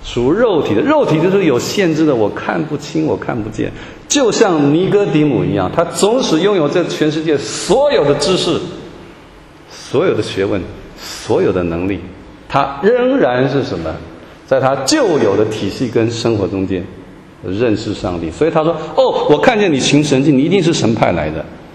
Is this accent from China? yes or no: no; Taiwan; accent: Taiwanese Mandarin; 可能因为我从台湾来啊，可能他也因为不太会讲普通话啊，所以我就用我的台湾国语跟他不太好的这个带着腔调的福州话